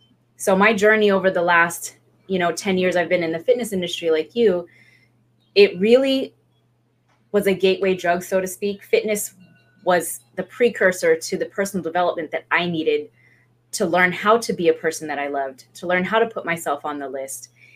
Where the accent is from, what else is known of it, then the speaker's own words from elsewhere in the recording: Hawaii, United States; also born or lived in Europe / East Coast, United States; I am from Hawaii. We've been back home in Hawaii for about 20 years now, but prior to that, I was an Army brat.